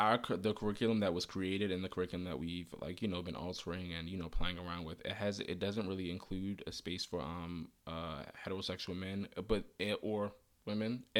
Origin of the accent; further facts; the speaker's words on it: Baltimore, Maryland, United States; like, you know, like New York and even my hometown, Baltimore, who are really impacted by the epidemic